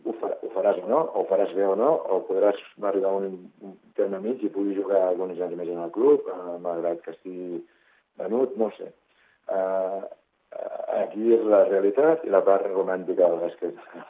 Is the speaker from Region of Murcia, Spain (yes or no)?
no; Premià, Catalonia, Spain; som de Premià els dos.